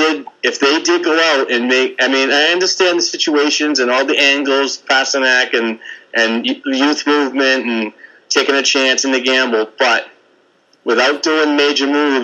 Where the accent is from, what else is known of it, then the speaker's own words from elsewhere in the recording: Melrose, Massachusetts, United States; I didn't grow up, but I grew up near Melrose, where Keith grew up, his father.